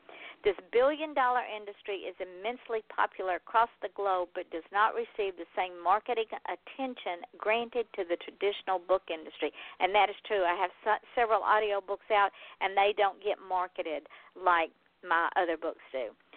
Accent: Georgia, United States; Jess is from North Carolina, and I'm from Georgia.

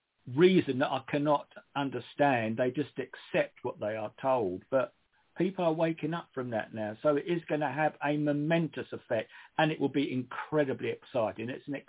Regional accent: Stratford, London, United Kingdom; accent: Cockney; moved away; I was born in the East End of London, in Stratford. So I'm a Cockney, as some of you may notice in my accent, which is never gone, even though I left there a long while ago. Well, we lived in a very small terraced house

